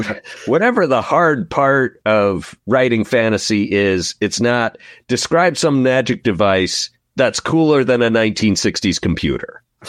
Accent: Midwest, United States; accent: Midwest; my Midwest accent is betraying me.

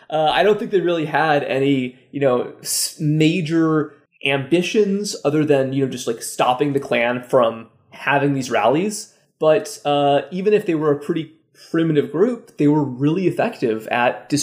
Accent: Youngstown, Ohio, United States; 79 years, 78 years. I was born in Briar Hill on Alvin Street.

